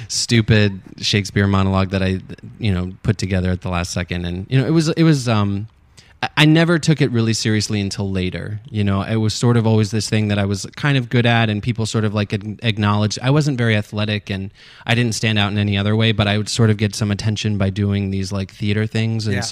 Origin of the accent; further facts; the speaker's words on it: New York, United States; also born or lived in New Orleans; But I sort of identify as like the upstate New York thing is where I was like raised.